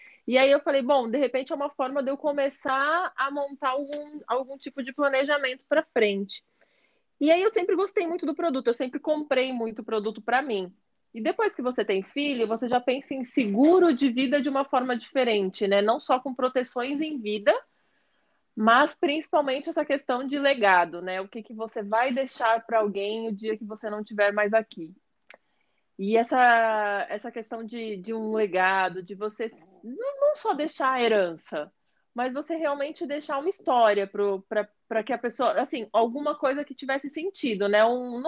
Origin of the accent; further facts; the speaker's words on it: Rio Grande do Sul, Brazil; also born or lived in Brasília; now in São Paulo, Brazil; mas eu fui criada no Rio Grande do Sul, né? E desde então que eu vim para São Paulo